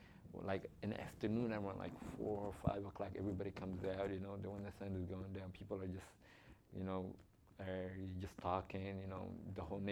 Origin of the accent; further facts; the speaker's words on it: Kenya; So I had my own team, you know, from our own family members growing up in Kenya, refugee camp.